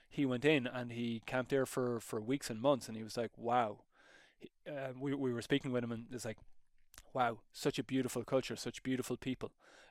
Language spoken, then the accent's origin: English; Ireland; I come from Ireland, so we're not exactly this big military powerhouse.